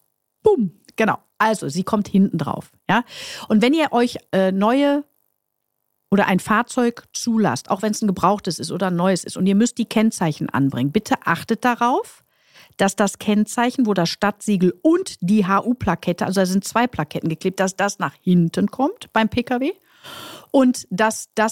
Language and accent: German; North Rhine-Westphalia, Germany; Ihr wisst, ich komme aus dem Ruhrpott